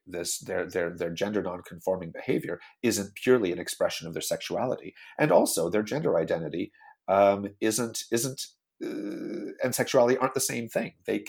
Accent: Canada; now in United Kingdom; she's American, I'm Canadian, both of us are North Americans saying, what's going on in this funny country we've moved

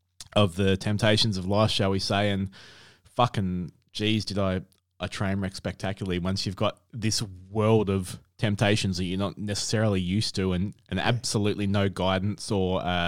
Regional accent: Cann River, Victoria, Australia; but being a country kid, you mentioned Cann River before, so I grew up in Cann River and school through Bairnsdale.

